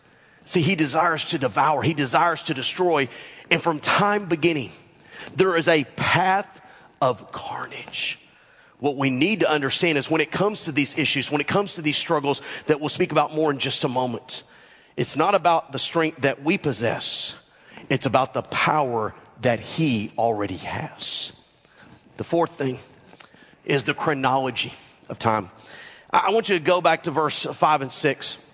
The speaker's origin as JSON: {"language": "English", "region": "the South", "country": "United States", "said": "Because we're from the South."}